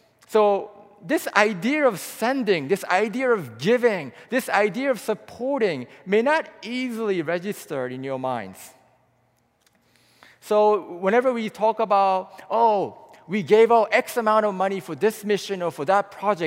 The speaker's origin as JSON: {"language": "English", "country": "Japan", "said": "coming from this tiny island called Japan, Jeep is like a dinosaur."}